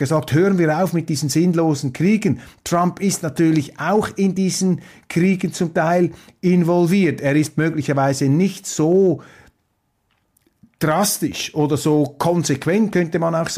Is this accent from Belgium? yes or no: no; Switzerland; In Europa, vor allem als Schweizer, setzen wir auf die Meinungsäußerungsfreiheit.